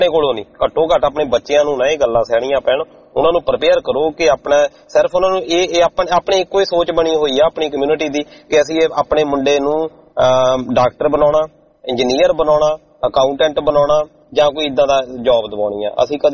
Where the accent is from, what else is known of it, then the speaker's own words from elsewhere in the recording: Chak Desraj, Punjab, India; ਮੇਰੇ ਪਿੰਡ ਦਾ ਨਾਂ ਹੈਗਾ ਚੱਕ ਦੇਸਰਾਜ ਹਨਾ ਤੇ ਔਖਾ ਜਿਹਾ ਹੋ ਜਾਂਦਾ ਨਾ